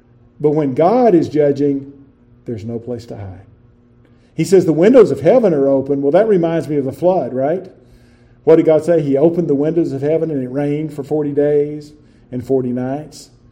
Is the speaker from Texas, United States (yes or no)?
yes; Texas, United States; I grew up in West Texas